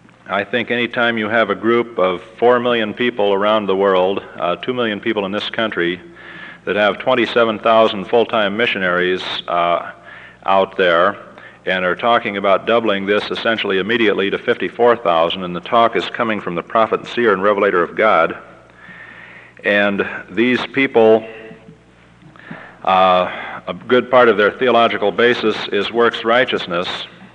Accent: California, United States; we're talking about around 385,000 Mormons in my home state of California.

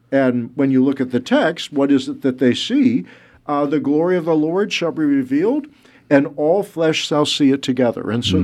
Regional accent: Missouri, United States; And, you know, I'm from Missouri. There are no mountains. There's barely a hill.

